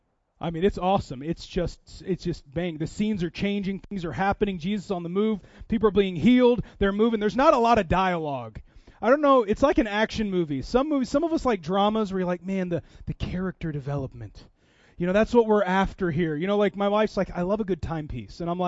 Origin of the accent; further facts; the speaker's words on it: Seattle, Washington, United States; now in Wichita, United States; I grew up in Seattle, which is very unchurched. Up there, you're the weirdo if you go to church.